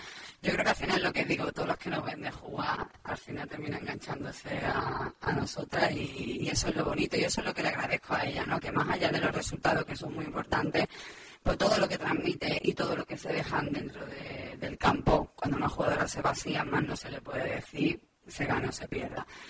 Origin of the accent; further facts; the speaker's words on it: Málaga, Andalusia, Spain; Y yo como malagueña me siento muy orgullosa de representar a Málaga y Andalucía por España.